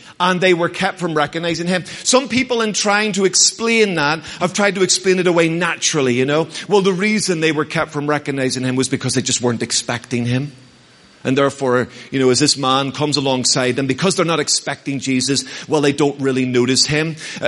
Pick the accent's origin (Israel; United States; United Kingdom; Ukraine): United Kingdom; Belfast, Northern Ireland; when I was growing up in Belfast, before the days of washing machines and tumble dryers